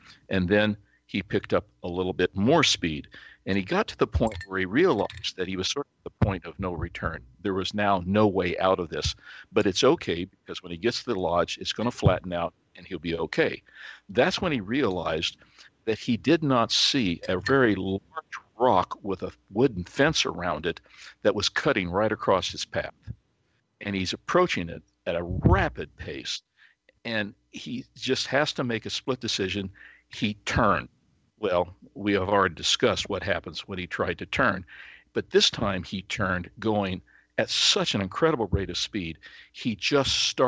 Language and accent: English; Kansas, United States; We grew up in Kansas, which is so flat.